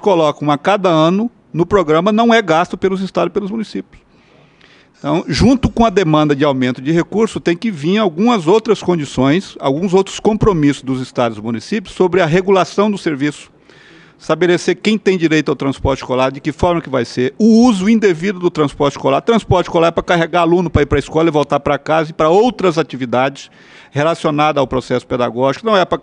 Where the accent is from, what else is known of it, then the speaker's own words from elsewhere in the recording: Mato Grosso, Brazil; Eu sou do Mato Grosso